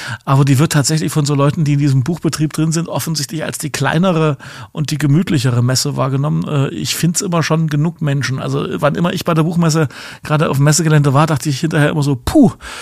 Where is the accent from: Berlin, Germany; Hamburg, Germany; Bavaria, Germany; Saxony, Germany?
Saxony, Germany; Leipzig; die bei einem Getränk ihrer Wahl über alle Sachen sprechen, die ihnen als Leipziger so unter den Nägeln brennen.